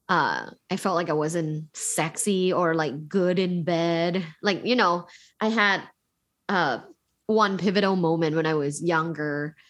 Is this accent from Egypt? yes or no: no; Thailand; English is a second language; I'm from Thailand, and in Thailand, like a lot of families send their kids to kind of like meditation camps.